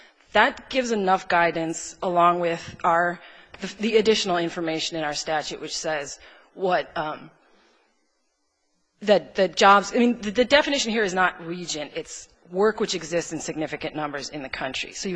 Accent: Wisconsin, United States; I'm from Wisconsin.

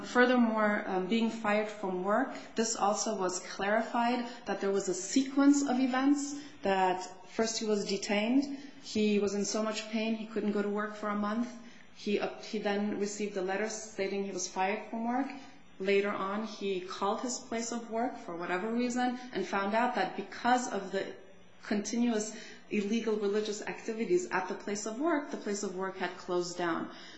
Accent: Santa Monica, California, United States; No, Santa Monica.

